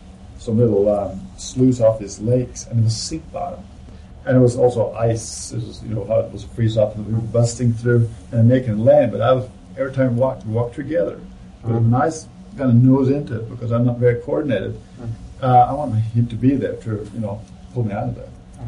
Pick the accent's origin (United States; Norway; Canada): Norway; as a kid, I grew up in Norway, and that was an analogous thing.